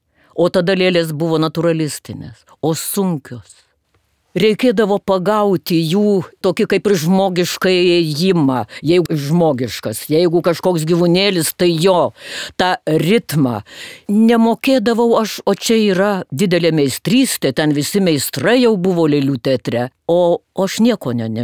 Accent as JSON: {"language": "Lithuanian", "country": "Lithuania", "tie": "born or raised there", "said": "Esu karo ir pokario metų vaikas. Ir iki 6 metų mano vaikystė prabėgo Šiaurės Lietuvoj prie Siauruko traukinio."}